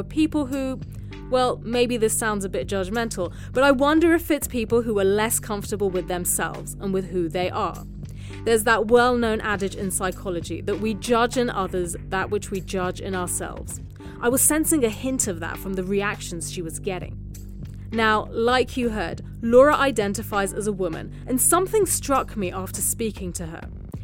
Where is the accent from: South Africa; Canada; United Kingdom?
United Kingdom; London; I grew up in London, which is a cosmopolitan metropolis